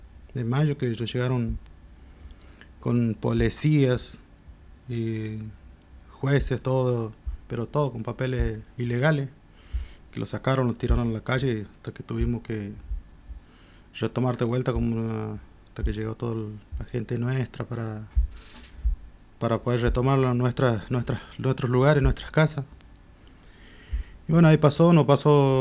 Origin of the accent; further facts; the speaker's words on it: Buenos Aires, Argentina; venimos ya de Argentina, venimos de... del norte de Buenos Aires